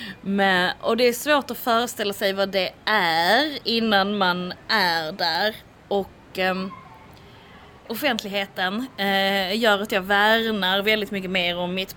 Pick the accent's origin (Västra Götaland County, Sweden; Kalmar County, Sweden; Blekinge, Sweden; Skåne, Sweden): Skåne, Sweden; Höör; also born or lived in Cairo, Egypt; Det absolut första stället jag flyttade till när jag flyttade från Hör var att jag flyttade till Kairo.